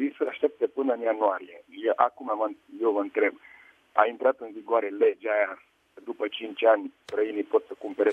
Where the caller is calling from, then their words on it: Rome, Lazio, Italy; de la Roma.